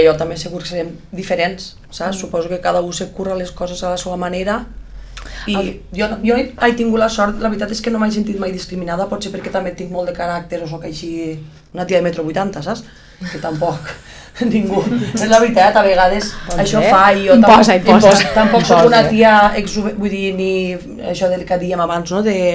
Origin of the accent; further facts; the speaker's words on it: Roquetes, Catalonia, Spain; I després ja venen festes de Roquetes, que són les festes del meu poble